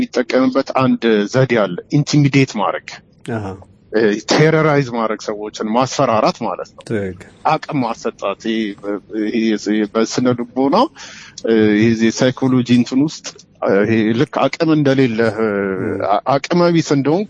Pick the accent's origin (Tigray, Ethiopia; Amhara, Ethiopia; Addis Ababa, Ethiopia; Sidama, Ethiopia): Addis Ababa, Ethiopia; አዲስ አበባ ነው ተወልጄ ያደኩት